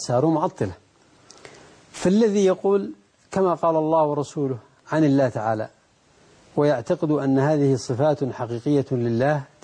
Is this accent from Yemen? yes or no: yes; Yemen; لكن الموجود عندنا في اليمن إلى الآن